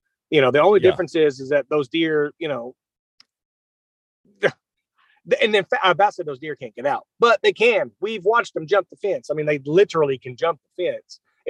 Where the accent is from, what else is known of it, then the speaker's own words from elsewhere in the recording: Oklahoma, United States; I'm from Central Oklahoma.